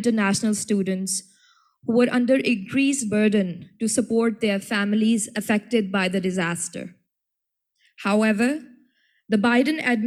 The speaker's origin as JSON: {"language": "English", "country": "Pakistan", "said": "and I'm from Pakistan."}